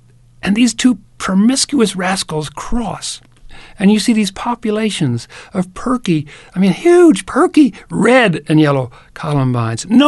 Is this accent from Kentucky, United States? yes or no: yes; Lexington, Kentucky, United States; from my hometown, Lexington, Kentucky, up into Maine